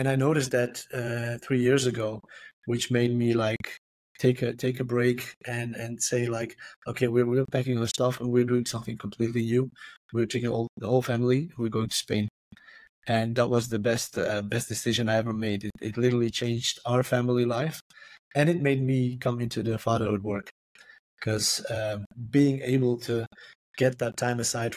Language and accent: English; Croatia; English is a second language; I'm from Croatia, but I work a lot with English people.